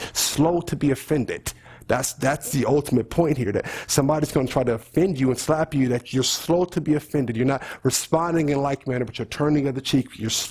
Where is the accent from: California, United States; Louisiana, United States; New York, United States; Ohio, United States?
California, United States; Oakland; Jesus, you remember, I'm from Oakland, Jesus. You're telling a guy from Oakland, Jesus, to turn the other cheek.